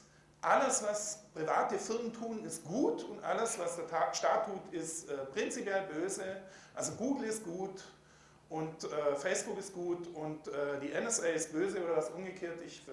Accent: Swabia, Germany; ich bin Schwabe, ich gebe es zu, also Deutsch war meine erste Fremdsprache

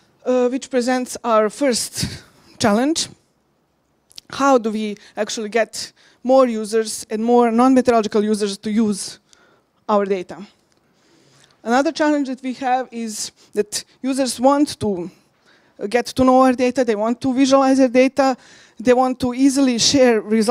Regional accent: Serbia; now in United Kingdom; I'm originally from Serbia, but now I work in the UK in European Centre for Medium Range Weather Forecast

